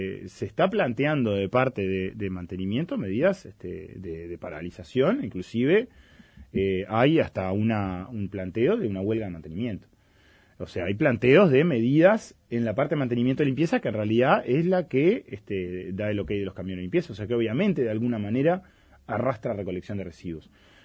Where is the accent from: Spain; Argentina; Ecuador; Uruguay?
Uruguay; Montevideo; lo voy a decir como montevideano.